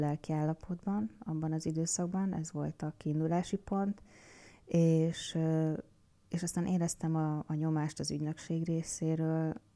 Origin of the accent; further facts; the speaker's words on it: Hungary; még elmeséltem, hogy magyar vagyok, és ha ezt valaki nem tudná, akkor ez egy európai kis ország.